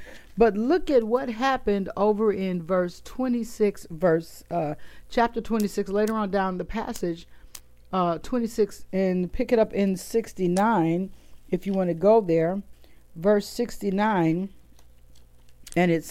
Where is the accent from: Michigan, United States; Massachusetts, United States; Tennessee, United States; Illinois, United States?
Michigan, United States; I grew up in Michigan, so, you know, I'm a Wolverine, I'm a Michigander